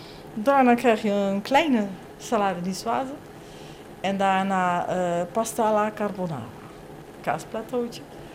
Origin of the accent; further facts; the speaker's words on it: Rotterdam, South Holland, Netherlands; Ik ben Rotterdammer, ik blijf Rotterdammer. Altijd. Ik kom alleen een stukje verder van mijn geboortegrond.